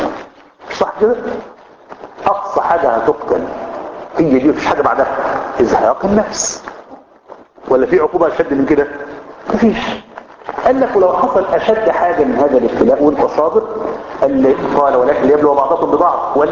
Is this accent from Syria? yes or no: no; Egypt; احنا مصريين ومصري ده ليه عزة